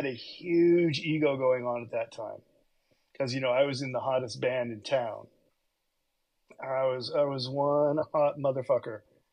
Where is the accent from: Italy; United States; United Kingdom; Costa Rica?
United States; California; now in Seattle, United States; We'll just say that I moved up from California, which is bad enough in and of itself.